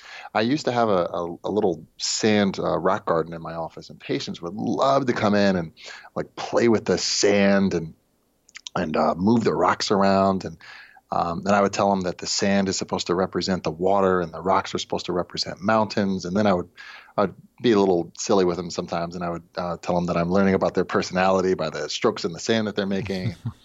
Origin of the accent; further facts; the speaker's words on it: Wilmington, Delaware, United States; So we grew up in Delaware.